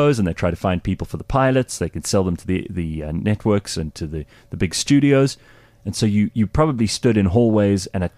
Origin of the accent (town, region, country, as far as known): Cape Town, Western Cape, South Africa